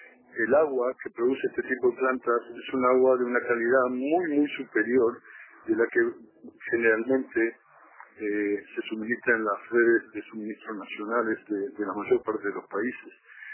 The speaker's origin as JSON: {"language": "Spanish", "country": "Uruguay", "tie": "born there", "said": "como charrúa de nacimiento le tengo mucho cariño a Uruguay"}